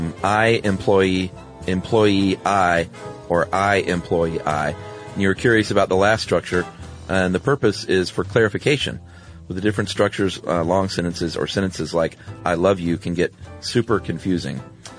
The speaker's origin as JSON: {"language": "English", "town": "Lakewood", "region": "Ohio", "country": "United States", "said": "I'm from Lakewood, Ohio, suburb of Cleveland."}